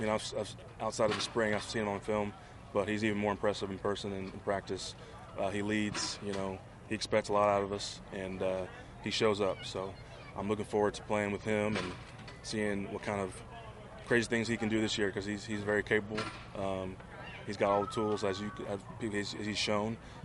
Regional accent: Texas, United States; I'll put that in quotes because I'm from Texas.

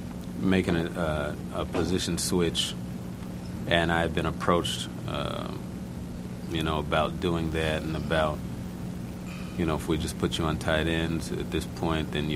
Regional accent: Los Angeles, California, United States; growing up in Los Angeles, the Raiders, at the time I was there, that was the team you wanted to be associated with.

